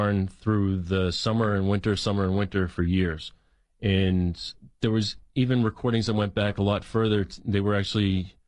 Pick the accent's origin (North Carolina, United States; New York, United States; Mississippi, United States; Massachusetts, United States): Massachusetts, United States; Boston; now in Nashville, United States; But I grew up in Boston, and I listened to a lot of rock music.